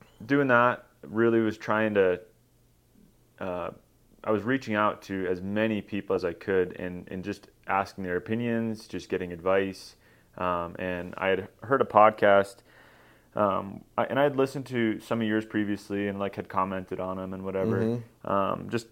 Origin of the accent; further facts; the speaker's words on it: Massachusetts, United States; I grew up in Massachusetts.